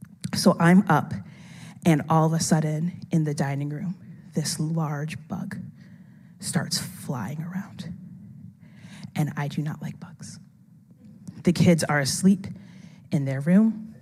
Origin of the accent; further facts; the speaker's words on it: New York, United States; I grew up poor in New York, in the city, and my experience of roaches is that if you see one, there's 1,000, okay?